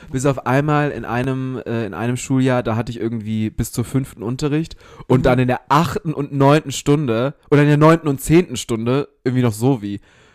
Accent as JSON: {"language": "German", "town": "Wesel", "region": "North Rhine-Westphalia", "country": "Germany", "said": "also ich komme aus Wesel und Wesel, es gibt halt quasi so den innerstädtischen Bereich."}